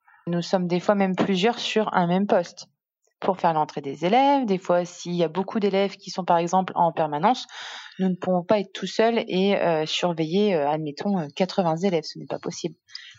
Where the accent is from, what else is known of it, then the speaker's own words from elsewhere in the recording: Grand Est, France; je ne suis pas native d'ici, je suis native des Ardennes. Donc dans le 08, dans le nord de la France.